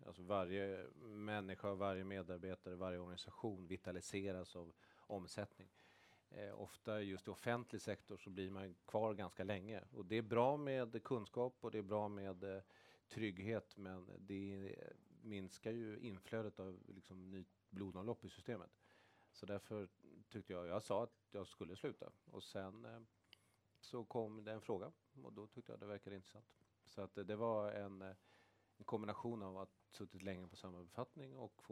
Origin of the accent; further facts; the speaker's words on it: Sweden; also born or lived in Copenhagen, Denmark; Jag är faktiskt född i Köpenhamn. Så att jag är en sån missing link som är mellan Sverige och Danmark. Men jag hamnade ganska snart i Sverige tillsammans med svenska föräldrar.